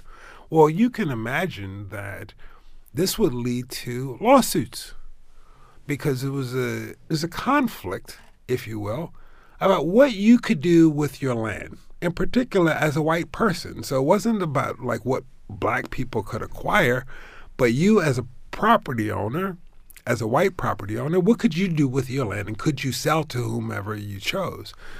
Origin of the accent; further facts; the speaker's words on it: Laurelville, Maryland, United States; Full disclosure, I grew up in Laurelville. I moved to Laurelville when I was about 15 years old, and actually went to Morgan State.